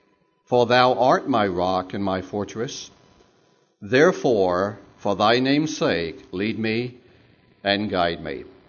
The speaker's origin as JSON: {"language": "English", "town": "Augusta", "region": "Georgia", "country": "United States", "tie": "born there", "said": "I was born on December 12, 1948, not too far from here in Augusta, Georgia."}